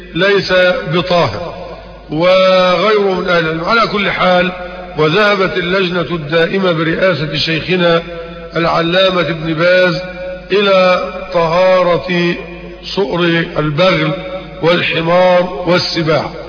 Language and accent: Arabic; Mit Hadid, Dakahlia, Egypt; مغرب الجمعة القادمة في قريتنا ميت حديد مركز منية النصر